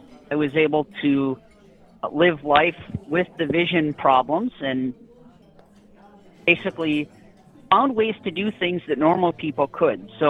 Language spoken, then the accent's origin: English; Michigan, United States; also born or lived in Detroit; So I was born in Detroit, Michigan, and as a child moved up to the Upper Peninsula of Michigan. It was a great place to grow up.